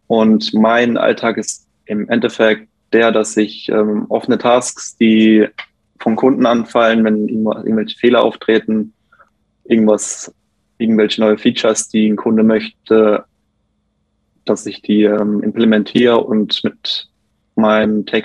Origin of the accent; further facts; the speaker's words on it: Rhineland-Palatinate, Germany; ich bin 27 Jahre alt, ich komme aus Rheinland-Pfalz.